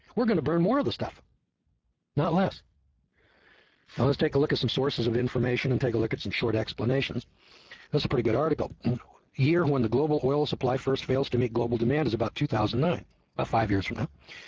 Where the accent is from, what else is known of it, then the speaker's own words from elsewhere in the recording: California, United States; I was from California, so I'd never seen coal before in my life.